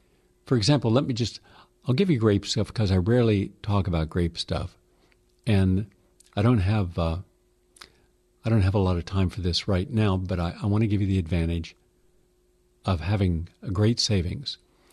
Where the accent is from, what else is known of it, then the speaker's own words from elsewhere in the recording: the South, United States; Collard greens, something I ate growing up in the South, not in the North. They don't have it up here or in the West, but down South they do.